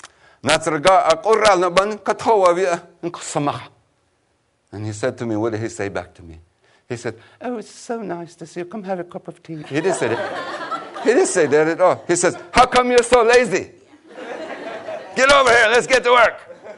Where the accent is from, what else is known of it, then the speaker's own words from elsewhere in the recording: New Mexico, United States; We're from New Mexico. We are. We're from New Mexico.